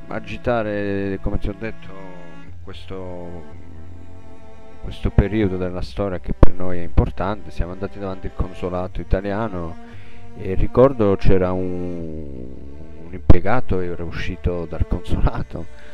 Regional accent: Calabria, Italy; io ho la carta d'identità italiana. Da buon calabrese

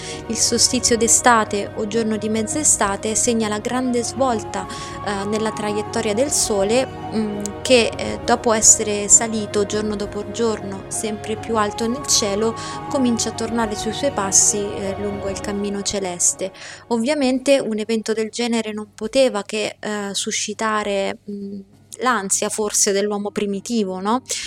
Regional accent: Monza, Lombardy, Italy; sono nata e cresciuta a Monza

